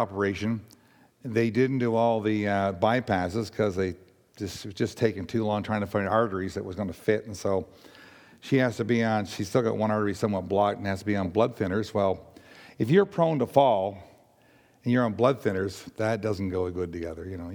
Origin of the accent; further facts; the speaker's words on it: Halifax, Nova Scotia, Canada; So no problem saying I'm from Halifax.